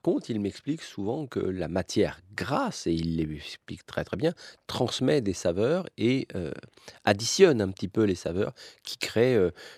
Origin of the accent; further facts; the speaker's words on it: Marseille, Provence-Alpes-Côte d'Azur, France; D'abord, on est originaire de Marseille.